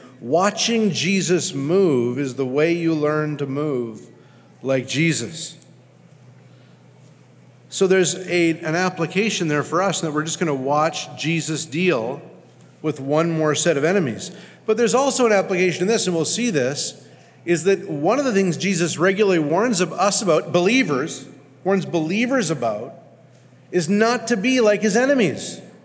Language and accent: English; Canada; born there; moved away; like I've lived most of my adult life here, almost most of my life adult life here, even though I was born in Canada